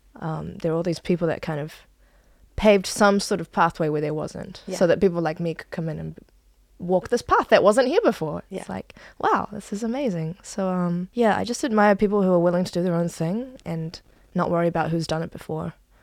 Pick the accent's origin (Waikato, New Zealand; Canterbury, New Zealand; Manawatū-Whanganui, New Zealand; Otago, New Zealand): Manawatū-Whanganui, New Zealand; now in Auckland, New Zealand; I'm an actor in Tāmaki Makaurau. I was born and raised in the Manawatū. My parents are Chinese, and so is my face.